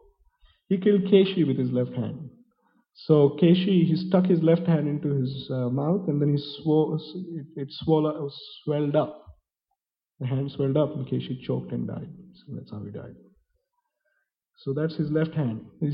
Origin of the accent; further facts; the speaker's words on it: India; growing up in India, I was always instructed to use my right hand for eating everything else.